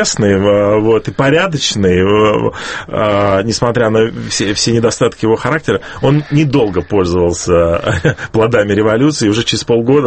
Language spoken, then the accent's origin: Russian; Belarus; и как мы, белорусы, в момент распада Советского Союза, самая перспективная республика